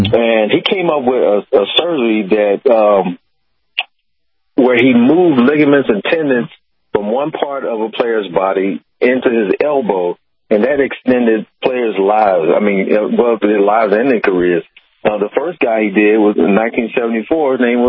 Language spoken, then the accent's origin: English; Kansas City, Missouri, United States; I'm from Kansas City, Missouri, yeah. Mm-hmm. I'm from Kansas City, Missouri